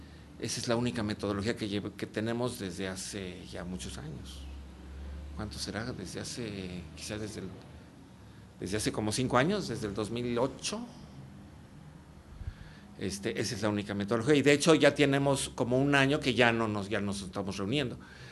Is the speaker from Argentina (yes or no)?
no; Mexico City, Mexico; now in Veracruz, Mexico; yo nunca tuve patrones en mi educación y soy chilango